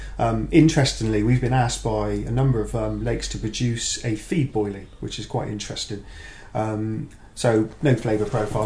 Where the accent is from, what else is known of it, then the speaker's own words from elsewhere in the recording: Bristol, South West England, United Kingdom; So I was quite fortunate growing up in Bristol.